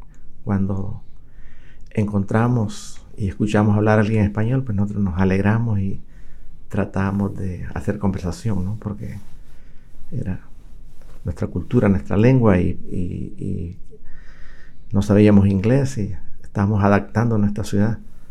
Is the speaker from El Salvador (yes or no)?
yes; La Unión, El Salvador; now in Washington, United States; De la parte oriental de La Unión. Me vine por circunstancias de la guerra y las faltas de oportunidades en nuestro país.